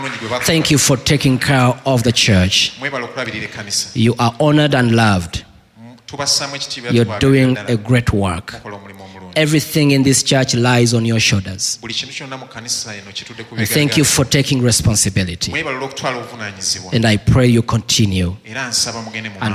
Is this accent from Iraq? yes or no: no; Kampala, Central Region, Uganda; I don't come from Sweden. I come from Uganda.